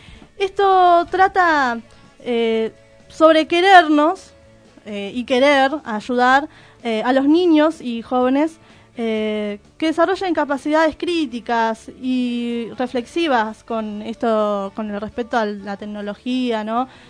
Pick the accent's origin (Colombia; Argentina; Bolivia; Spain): Argentina; Es desde México hasta acá, que somos los últimos, Argentina, ¿no?